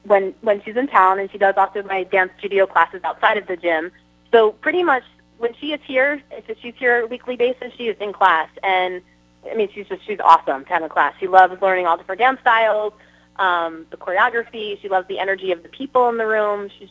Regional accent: East Coast, United States; I'm from the East Coast. I grew up here. I've made my connections.

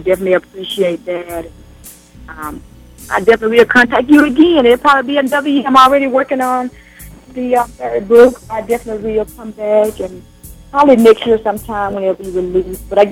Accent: Alabama, United States; and then back to my home state of Alabama.

